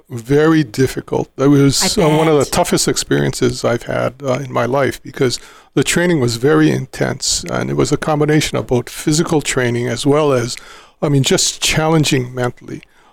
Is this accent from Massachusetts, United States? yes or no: no; Lanai, Hawaii, United States; And on top of that, I was from Lanai. I didn't come from Honolulu, so I didn't know a lot of people in Honolulu.